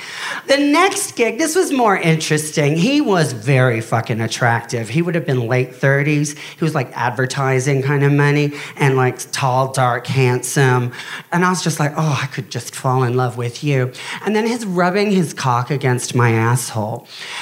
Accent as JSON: {"language": "English", "country": "Australia", "lives_now": "London, United Kingdom", "said": "See, I'm actually Australian"}